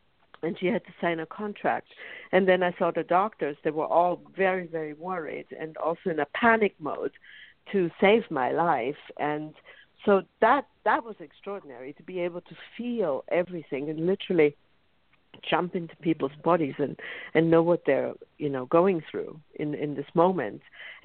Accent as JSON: {"language": "English", "town": "Munich", "region": "Bavaria", "country": "Germany", "tie": "born or raised there", "said": "I grew up in Munich, Germany, so I grew up in with Catholic parents"}